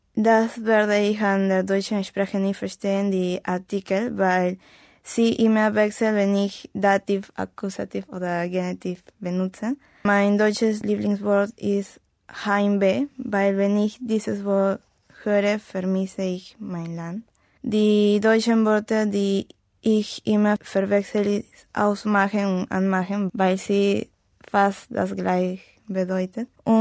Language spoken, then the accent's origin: German; Lima, Peru; German is a second language; Ich komme aus Lima, Peru. Ich bin im Jahr 1997 geboren. Ich bin eine Schülerin und ich lerne Deutsch